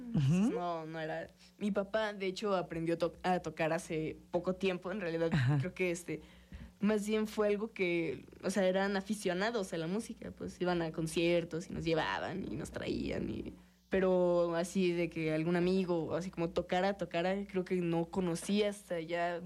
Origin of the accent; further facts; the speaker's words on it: Morelos, Mexico; also born or lived in Mexico City; en realidad nací en la Ciudad de México. Pues soy un morelense adoptivo, digamos. O sea, vine aquí cuando era muy pequeño